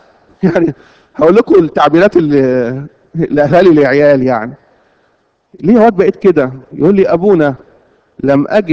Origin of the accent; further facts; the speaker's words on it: Egypt; الظاهره دي كانت عندنا في مصر اسمها ظاهرة الأب الشيك.